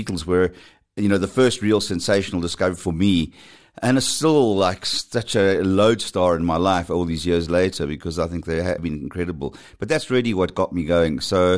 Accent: Durban, KwaZulu-Natal, South Africa; now in Johannesburg, South Africa; I'm actually from Durban originally. I came to Joburg in 1979

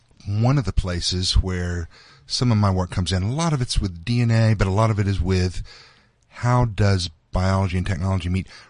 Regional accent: Texas, United States; I grew up in Texas, and so we've got a lot of those guys too.

